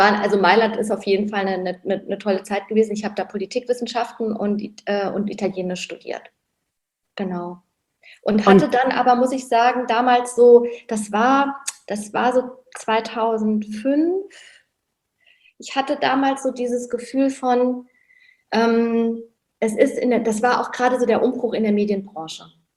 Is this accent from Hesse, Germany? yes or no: no; Saarland, Germany; meine Ursprünge liegen im Südsaarland, wenn man das überhaupt so sagen kann, das Saarland in Südsaarland.